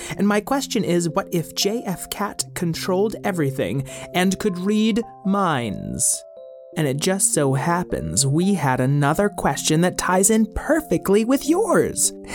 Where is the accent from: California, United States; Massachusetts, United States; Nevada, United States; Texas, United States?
Massachusetts, United States; Boston; I mean, I'm from Boston, so...